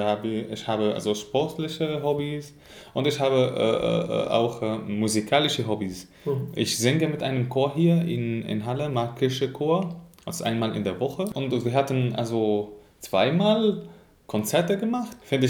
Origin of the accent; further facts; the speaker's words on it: Syria; German is a second language; now in Germany; sind seit 26 Jahre hier in Deutschland. Und ich komme aus Syrien und wir leben jetzt zusammen in Deutschland.